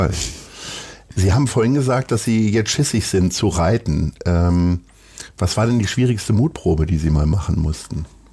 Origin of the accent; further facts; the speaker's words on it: North Rhine-Westphalia, Germany; Das ist ein Punkt, wo sie Ostwestfalen wahrscheinlich einholt, weil ich komme da auch aus der Gegend sozusagen. Da gibt es in jedem Dorf einen Kreisverkehr.